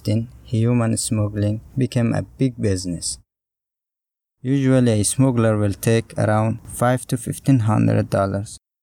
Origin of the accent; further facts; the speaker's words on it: Afghanistan; now in Lesbos, Greece; I am from Afghanistan, a beautiful country.